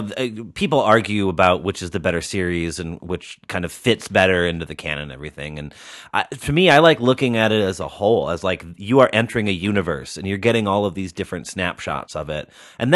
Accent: Illinois, United States; I grew up in the Chicago area, so it was repeated all the time, and we used to watch that.

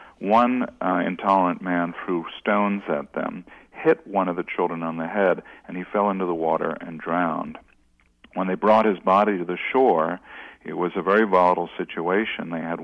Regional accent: United States; I, as a white person growing up in the United States, was always afforded the luxury of remaining in my homogeneous community.

